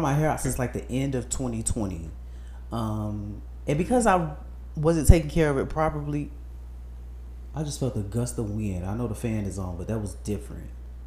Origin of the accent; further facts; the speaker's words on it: Chicago, Illinois, United States; I'm from Chicago.